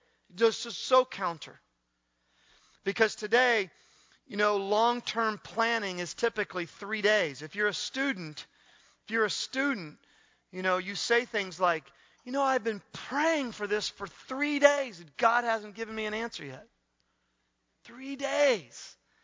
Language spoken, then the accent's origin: English; Newark, Ohio, United States; Now, where I grew up in Newark, Ohio, is a town of about 50,000, the area around there. So it's not large, it's not totally small.